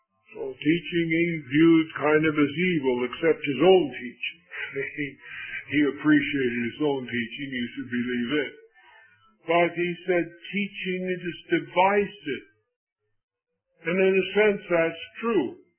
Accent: Minnesota, United States; born there; Now, I grew up as a Lutheran. I was born in Minnesota, baptized in the Norwegian Lutheran Church. My baptismal certificate is in Norwegian, guaranteed to get you to heaven.

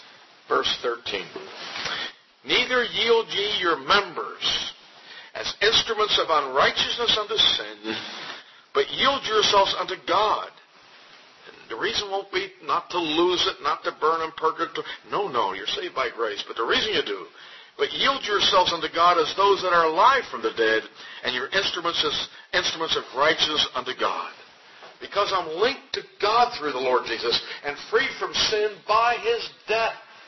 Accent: Rochester, New York, United States; I come from Rochester, New York. A couple of famous companies there, Xerox, you know, and Kodak.

